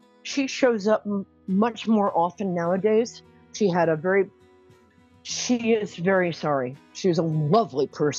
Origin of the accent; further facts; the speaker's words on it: New York, United States; I'm a New Yorker. I can talk fast.